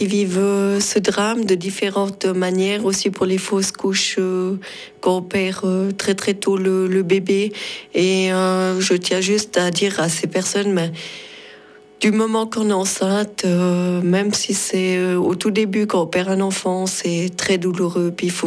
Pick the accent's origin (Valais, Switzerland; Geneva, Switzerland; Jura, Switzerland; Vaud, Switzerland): Valais, Switzerland; j'ai répandu les cendres chez moi dans le Valais.